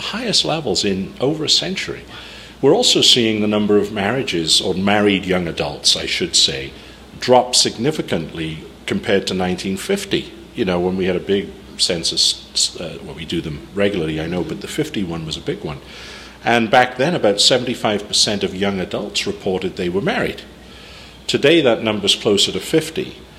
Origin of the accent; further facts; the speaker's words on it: Wales, United Kingdom; now in United States; I grew up in Wales